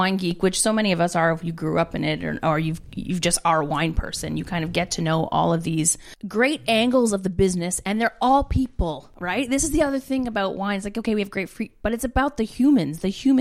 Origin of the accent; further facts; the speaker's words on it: Ontario, Canada; I grew up in the Benchlands. I grew up at Highway and Victoria here, mm-hmm. and I drove to Vineland for 5 years of my life, between 16 and 21